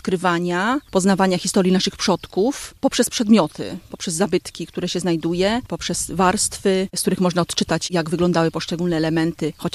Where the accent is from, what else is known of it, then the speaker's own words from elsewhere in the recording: Chodlik, Lublin Voivodeship, Poland; ja pochodzę z Chodlika. Tam mieszkają moi rodzice i pamiętam pierwsze festyny w Chodliku.